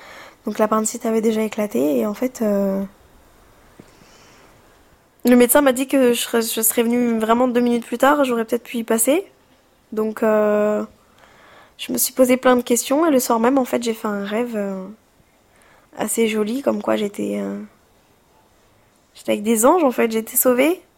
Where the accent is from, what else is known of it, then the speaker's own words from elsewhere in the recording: France; ça fait 22 ans que je suis née en France, mes parents sont en France, mes grands-parents sont en France, j'ai été à l'école française aussi